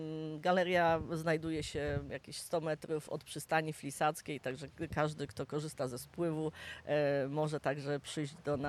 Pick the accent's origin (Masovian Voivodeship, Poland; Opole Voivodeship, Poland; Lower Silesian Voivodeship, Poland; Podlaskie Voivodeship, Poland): Lower Silesian Voivodeship, Poland; Wrocław; born there; Tak, urodziłam się we Wrocławiu, ale zawsze mnie w góry ciągnęło